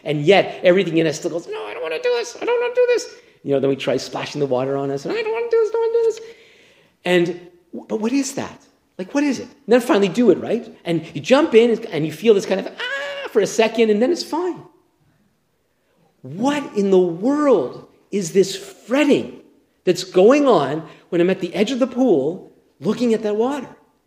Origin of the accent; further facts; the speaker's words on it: Montreal, Quebec, Canada; We grew up in Montreal, and a part of Montreal, there was lots of high-rise apartment buildings